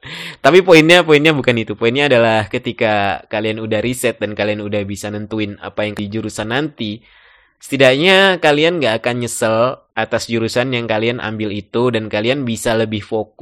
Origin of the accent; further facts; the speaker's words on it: North Sumatra, Indonesia; now in Malang, Indonesia; Kalau di sana pakai bahasa Aceh, dan aku kan asalnya dari Sumatera Utara, jadi pakainya bahasa Batak gitu kan.